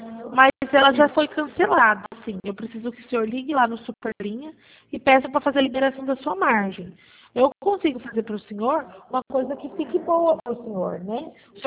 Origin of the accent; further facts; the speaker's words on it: Araçatuba, São Paulo, Brazil; Não, eu sou de Araçatuba